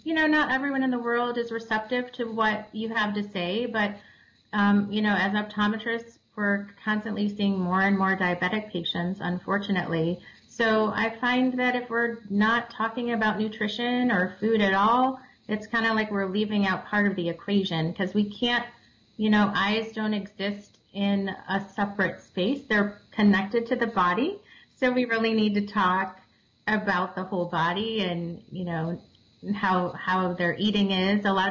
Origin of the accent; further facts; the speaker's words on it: North Olmsted, Ohio, United States; I grew up in North Olmsted, Ohio, born and raised, Cleveland area, on the west side.